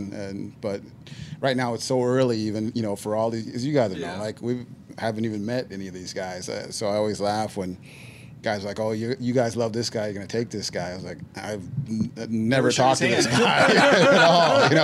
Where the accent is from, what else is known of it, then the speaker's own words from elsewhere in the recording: Northeast, United States; I'm from the Northeast.